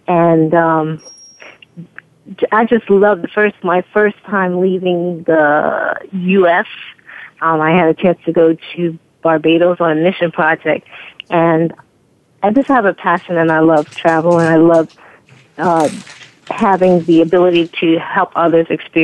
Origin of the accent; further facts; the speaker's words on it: Brooklyn, New York, United States; Growing up in Brooklyn, New York, we call it a block of New Yorkers.